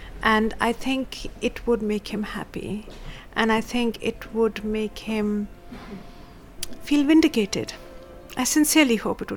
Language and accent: English; Pakistan; now in London, United Kingdom; I'm a novelist from Pakistan. I live in London.